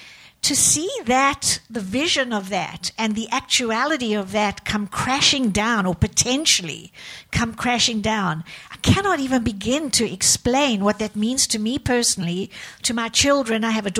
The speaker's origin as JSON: {"language": "English", "country": "South Africa", "moved": "yes", "said": "I've lived here. I came as an immigrant from South Africa, and I've lived here for 30 years."}